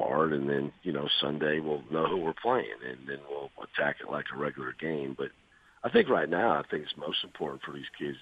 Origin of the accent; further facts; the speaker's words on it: Iowa, United States; also born or lived in Kansas; growing up in the north, growing up in Iowa, Kansas, you know, most of us have a basement.